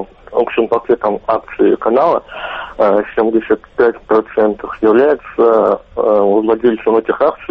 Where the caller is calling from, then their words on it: Moscow, Russia; Добрый день, Анна. Добрый день, Алина.